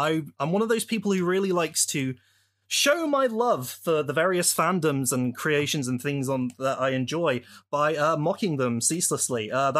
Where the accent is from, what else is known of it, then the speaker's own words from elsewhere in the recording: United Kingdom; I'm shockingly a British person from the UK.